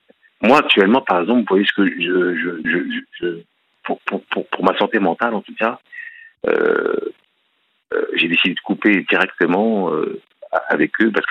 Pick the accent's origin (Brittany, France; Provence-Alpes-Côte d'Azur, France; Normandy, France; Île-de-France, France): Île-de-France, France; Paris; Je suis parisien, j'habitais à Paris